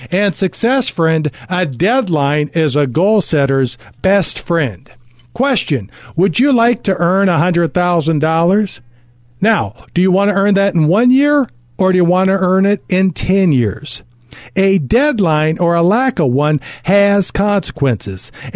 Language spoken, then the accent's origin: English; Cincinnati, Ohio, United States; he was a player I grew up watching in Cincinnati, the city where I was born.